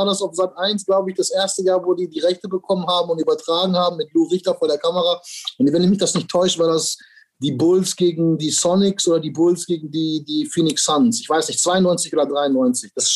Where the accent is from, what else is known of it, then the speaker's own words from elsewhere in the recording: Witten, North Rhine-Westphalia, Germany; weil halt auch bei uns in Witten tatsächlich Fußball immer regiert hat.